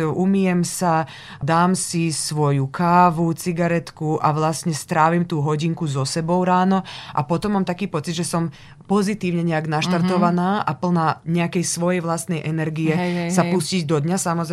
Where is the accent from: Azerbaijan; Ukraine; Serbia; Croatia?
Serbia; u nás v Srbsku, už keď sme v Srbsku, tak budeme hovoriť o našej krajine